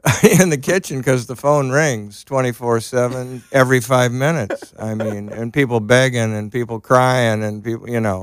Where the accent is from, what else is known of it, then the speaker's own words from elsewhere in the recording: Corona del Mar, California, United States; I grew up in Corona del Mar.